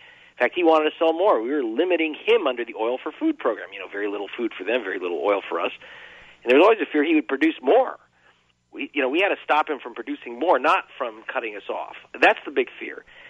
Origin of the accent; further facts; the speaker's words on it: United States; I'm an American.